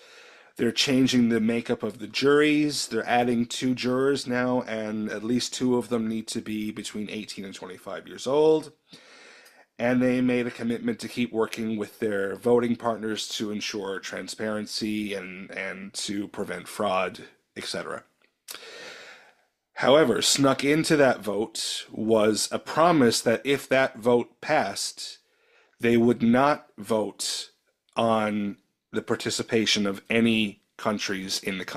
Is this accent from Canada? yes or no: yes; Canada; I mean, again, being Canadian, I'm not involved. This doesn't affect my broadcast or my country.